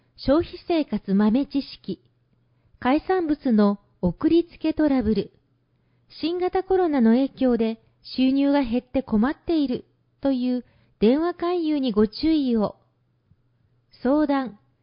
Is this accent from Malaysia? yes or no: yes; Malaysia; 私の出身地であるマレーシアでもお祝いします。